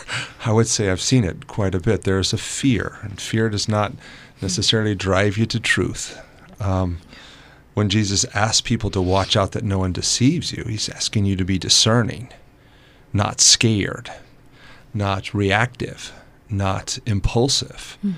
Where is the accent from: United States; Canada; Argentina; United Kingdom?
United States; California; I grew up in California, so the earthquake thing has always been there.